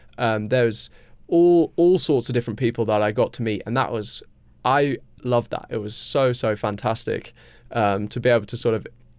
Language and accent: English; Reefham, England, United Kingdom; And a lot of my friends who I grew up with in Reefham have never left Reefham.